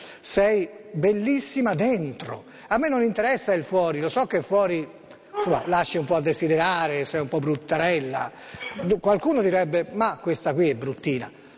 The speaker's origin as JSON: {"language": "Italian", "town": "Florence", "region": "Tuscany", "country": "Italy", "said": "Io sono un fiorentino, vengo spesso perché ho uno studio"}